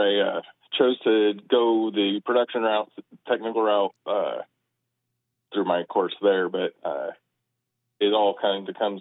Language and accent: English; Coos Bay, Oregon, United States; I grew up here in Coos Bay.